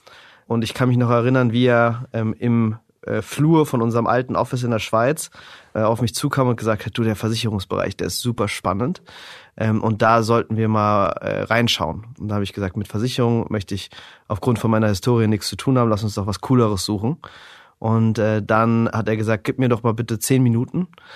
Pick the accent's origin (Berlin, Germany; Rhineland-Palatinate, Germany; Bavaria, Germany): Berlin, Germany; Ja, also ich bin aufgewachsen hier in Berlin.